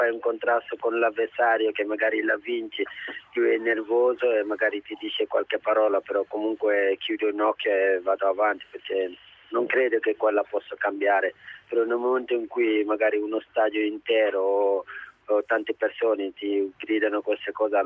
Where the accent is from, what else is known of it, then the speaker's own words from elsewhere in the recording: Senegal; Italian is a second language; now in Italy; vengo dal Senegal e gioco con il Sud Tirolo.